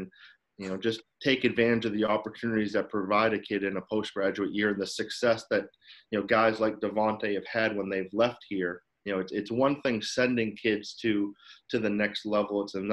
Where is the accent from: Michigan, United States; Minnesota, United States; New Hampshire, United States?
New Hampshire, United States; You know, growing up in New Hampshire, obviously I was a basketball fan.